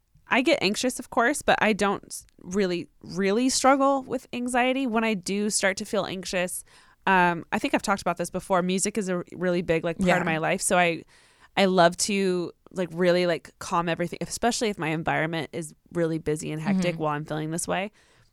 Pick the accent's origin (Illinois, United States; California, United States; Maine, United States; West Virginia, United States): California, United States; Riverside; I'm from Riverside.